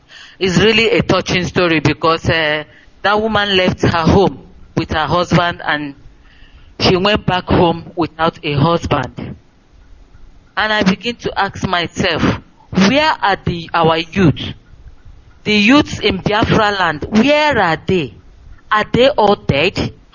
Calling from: Italy; I'm calling from Italy.

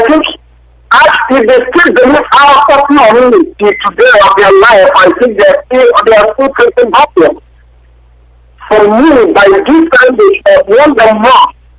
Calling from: Vienna, Austria; I'm calling from Vienna, Austria.

